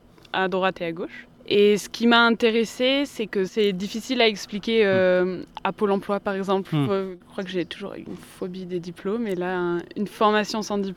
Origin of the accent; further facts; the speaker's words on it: Auvergne-Rhône-Alpes, France; j'ai 22 ans. Je viens de Haute-Savoie, j'ai fait pas mal d'études en région parisienne